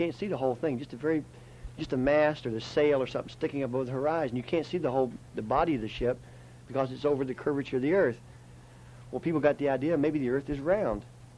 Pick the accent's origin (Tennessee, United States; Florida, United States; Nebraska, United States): Florida, United States; also born or lived in Fort Meade; I was born in Fort Meade, Florida, which is a little town up in near Winter Haven, Central Florida. And we moved back to the reservation when I was very young and went to school on the reservation for a couple of years.